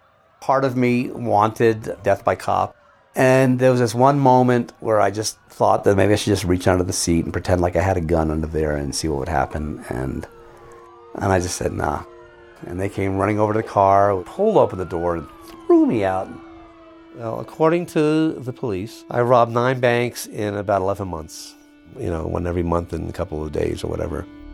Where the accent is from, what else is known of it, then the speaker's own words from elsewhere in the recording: New York, United States; I grew up in New York, and I knew everything about New York, but New York had changed.